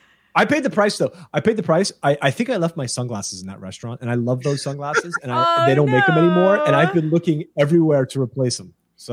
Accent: United States; As an American, it's a very different place.

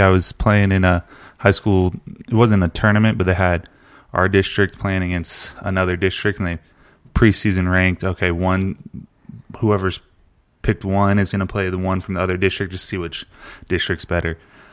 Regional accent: Houston, Texas, United States; Yeah, I'm from Houston, Texas. Born and raised, grew up, lived in the same house my whole life.

